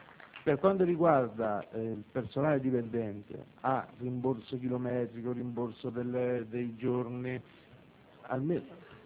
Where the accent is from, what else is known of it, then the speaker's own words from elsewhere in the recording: Trento, Trentino-Alto Adige, Italy; vengo da Trento, svolgo l'attività libera professionale da alcuni anni nella provincia di Trento